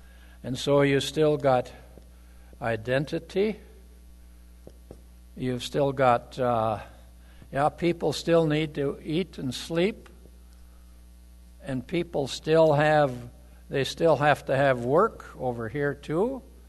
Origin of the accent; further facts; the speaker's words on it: Tower City, North Dakota, United States; But if you go out into the small towns here in North Dakota, I grew up in Tower City, just east of Valley City, about 15 miles.